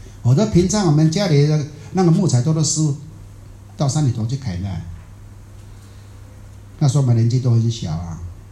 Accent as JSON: {"language": "Chinese", "country": "Taiwan", "tie": "born or raised there", "said": "我们在台湾的时候乡下嘛，是小时候啊"}